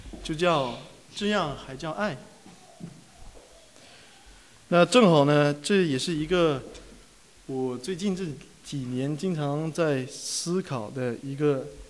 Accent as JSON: {"language": "Chinese", "country": "China", "said": "大家也就趁我是唯一一个中国人在那边上学"}